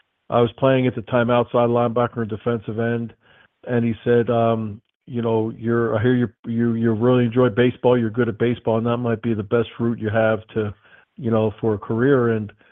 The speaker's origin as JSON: {"language": "English", "town": "Morton", "region": "Pennsylvania", "country": "United States", "tie": "born or raised there", "said": "I'm from Morton, Pennsylvania, which is right outside of Philadelphia. And I'm the youngest in our family. I've got an older brother, older sister, and was born and raised in Morton, Pennsylvania."}